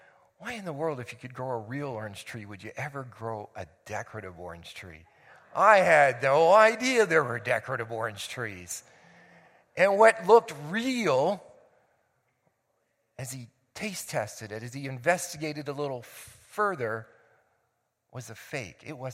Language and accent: English; Ontario, Canada; moved away; explained that I was from Ontario, and poor country boy that I was, had never seen orange and grapefruit trees